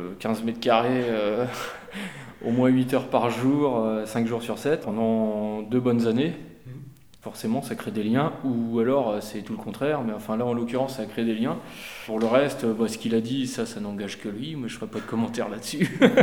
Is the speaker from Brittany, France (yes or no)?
yes; Brittany, France; D'ici, je suis originaire plutôt du sud de Rennes, du sud de l'Ille-et-Vilaine.